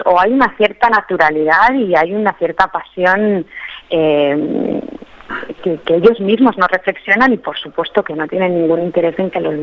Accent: Spain; yo soy española

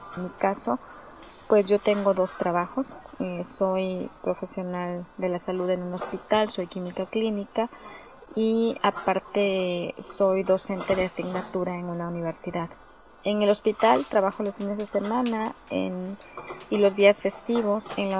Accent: Veracruz, Mexico; soy de Veracruz, trabajo en un hospital que se encuentra en esta ciudad.

